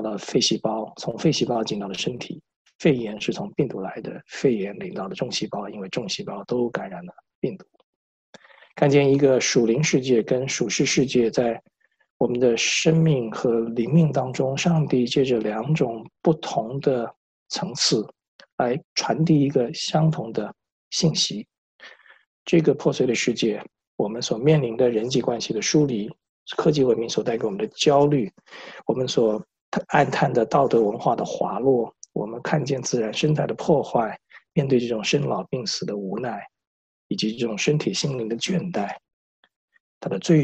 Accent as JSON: {"language": "Chinese", "country": "United States", "said": "我们从美国来，美国4月15号应该是我们的报税日"}